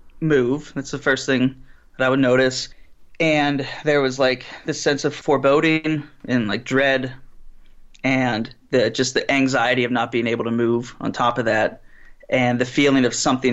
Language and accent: English; Pittsburgh, Pennsylvania, United States; I'm from Pittsburgh.